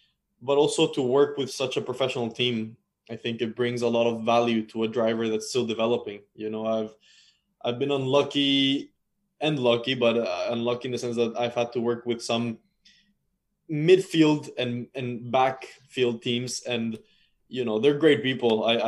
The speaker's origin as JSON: {"language": "English", "country": "United States", "said": "I race under an American license as an American. And that's a home race at the end of the day."}